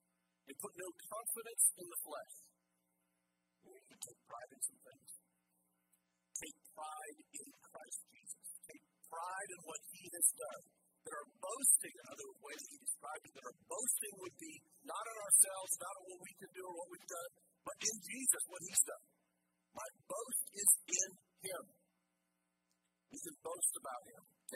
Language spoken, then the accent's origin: English; United States; During Thanksgiving, I'm thankful that I'm an American. I really am.